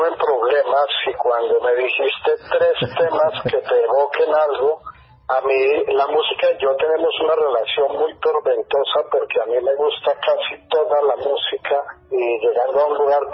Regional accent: Bogotá, Colombia; Yo soy muy bogotano

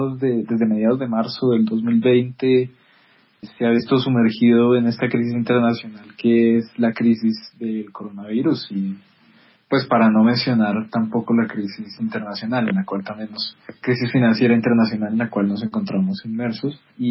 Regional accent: Colombia

